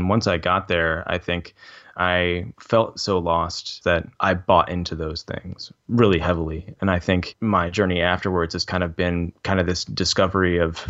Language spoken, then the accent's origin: English; Midwest, United States; I was kind of lost as a kid. I was growing up in the Midwest.